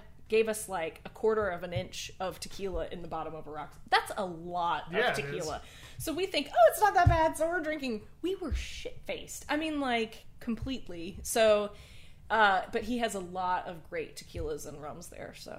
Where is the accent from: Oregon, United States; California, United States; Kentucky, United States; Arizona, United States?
California, United States; Sorry, I'm from California originally, and so I have a deep-seated, like...